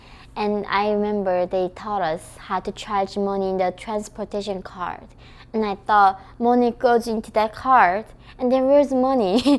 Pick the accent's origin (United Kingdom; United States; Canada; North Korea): North Korea; born there; English is a second language; I was born in North Korea. I have nothing done wrong in the world. My crime was just being born in North Korea.